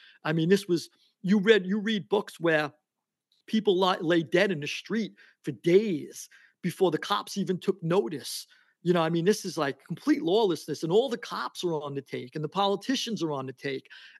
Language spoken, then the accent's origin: English; New York, United States; So I always assumed New York was the center of power and everything else, because I was from New York and there were five major families there.